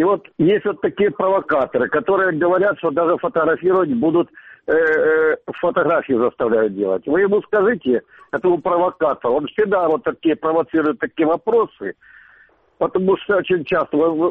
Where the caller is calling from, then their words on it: Simferopol, Crimea, Ukraine; Я Симферопольский район. Симферополь.